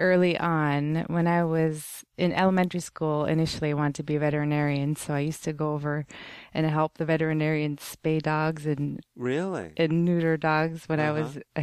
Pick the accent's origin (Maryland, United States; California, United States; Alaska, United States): Alaska, United States; Nome; also born or lived in Anchorage; Yeah, I was born in Anchorage and then moved to Nome when I was one, I think.